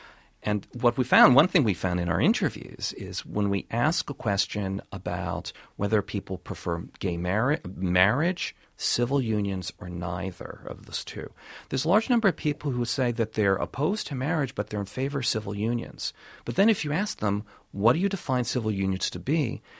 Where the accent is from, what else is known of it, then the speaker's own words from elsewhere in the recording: Indiana, United States; I come from Indiana, and that is, New York is not just the center of the world.